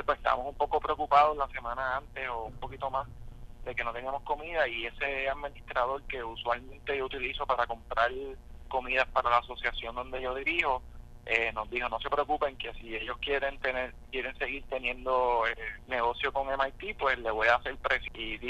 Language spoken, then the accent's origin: Spanish; Puerto Rico; nosotros le decimos que somos de Puerto Rico, que necesitamos ayuda